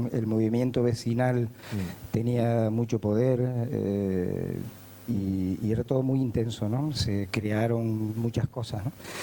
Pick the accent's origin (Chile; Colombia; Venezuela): Venezuela; Caracas, Capital District; born there; Nací en Caracas, como muchos de mi generación, en la clínica Concepción Palacios, que era la clínica donde nacían todos los niños de mi época